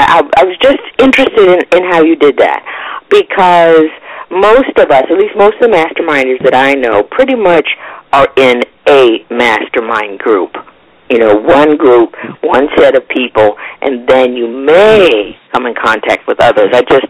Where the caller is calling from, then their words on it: Illinois, United States; I'm listening from Illinois